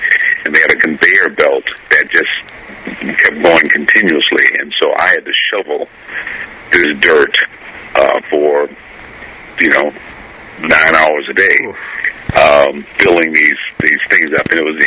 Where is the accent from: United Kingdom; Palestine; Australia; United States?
United States; Benton Harbor, Michigan; I grew up in Michigan, and in a small town, southwestern corner of Michigan, Benton Harbor.